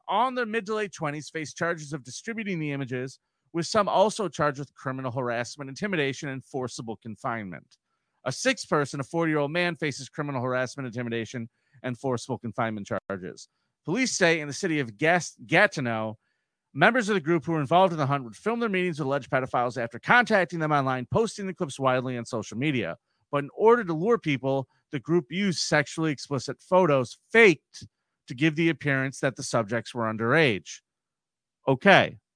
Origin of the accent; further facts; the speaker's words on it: San Diego, California, United States; Well, I'm originally from San Diego, so I can rep this one.